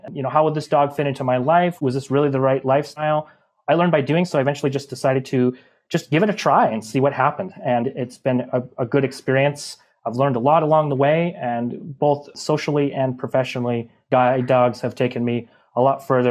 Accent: Washington, United States; I grew up in Southeast Washington State near the Idaho-Washington border

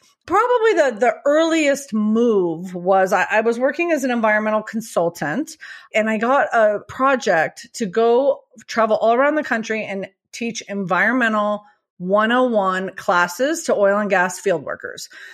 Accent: Tucson, Arizona, United States; Sure. I grew up in Tucson, Arizona. People think of Tucson one way today, but when I grew up there, I grew up at a high school with a 50% graduation rate

